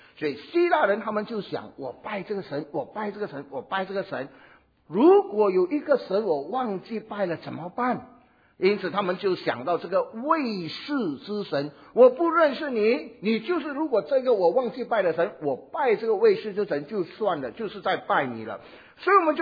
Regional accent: Singapore; 我们都是新加坡人，很含蓄的哈，华人比较含蓄。

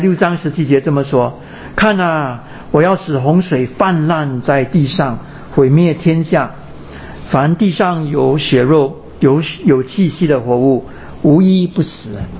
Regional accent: Singapore; 我们新加坡人多数呢就住公寓，不然就住政府主屋的嘛。打个比方，我们家住七楼

